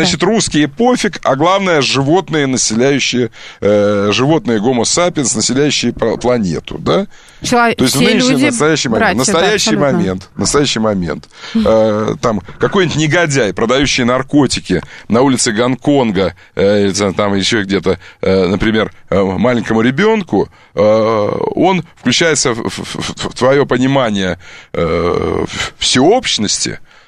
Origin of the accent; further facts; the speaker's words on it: Siberia, Russia; Я сибиряк, тебе этого не разрешу. Я как сибиряк, тебе этого не разрешу.